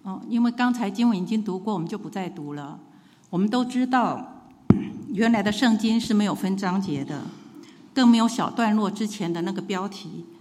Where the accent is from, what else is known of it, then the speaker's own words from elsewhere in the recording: China; 我们中国人也说，人无远虑